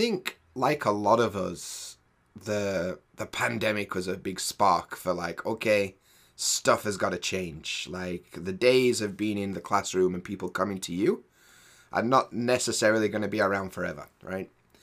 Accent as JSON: {"language": "English", "town": "Sheffield", "region": "Yorkshire and the Humber", "country": "United Kingdom", "moved": "as an adult", "lives_now": "Shiga, Japan", "said": "I'm from England, specifically from Sheffield in England. But these days, I live in Shiga, Japan, and I've been in Japan for the last 6 years or so teaching English."}